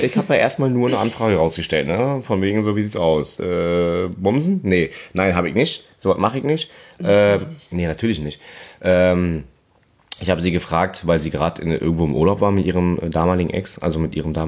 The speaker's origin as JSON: {"language": "German", "region": "Berlin", "country": "Germany", "tie": "born or raised there", "said": "Ich bin in Berlin, Neukölln geboren, aufgewachsen. Gebürtiger Berliner, wie man hört."}